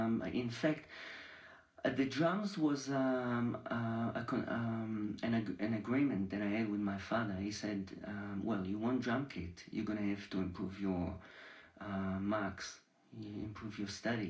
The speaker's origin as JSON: {"language": "English", "town": "Petah Tikva", "region": "Central District", "country": "Israel", "tie": "born or raised there", "also_born_or_lived": "Tel Aviv", "moved": "yes", "said": "I was born in Tel Aviv, and then my family moved to, a suburb of Tel Aviv, which is called Petah Tikva, and it's just about 20 minutes out of Tel Aviv"}